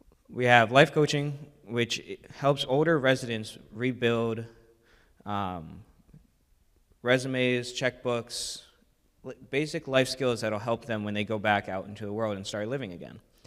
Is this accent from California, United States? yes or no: no; Hampton, New Hampshire, United States; also born or lived in Rochester; I'm 22 years old. I was born in Rochester, New Hampshire in 2003. And for the first 2 years of my life, I was in foster care with my half-brother until 2005, when I was adopted into a wonderful Catholic family, and I moved to Hampton.